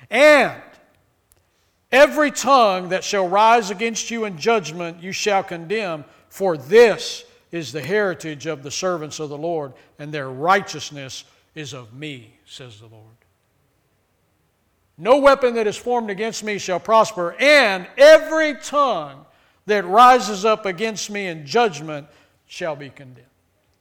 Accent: Texas, United States; I'm from Texas, man, so anytime I can bring up Texas, I'm going to do it, because that's what we do. I grew up in rattlesnake country.

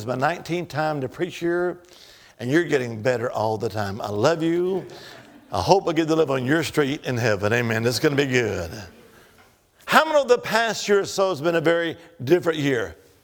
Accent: Alabama, United States; now in Salem, United States; I'm from Salem, Virginia. I'm originally from the Holy Land. Where's that? Alabama. Roll Tide. But I now live in Salem.

